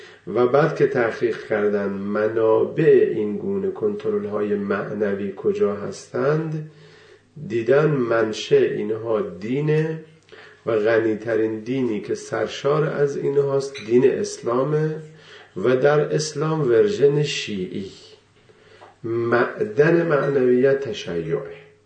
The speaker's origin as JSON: {"language": "Persian", "country": "Iran", "said": "گفتم والا اینقدرش ما ایرانی هستیم و من درسم تموم شده، میخوایم بریم و به این خاطره"}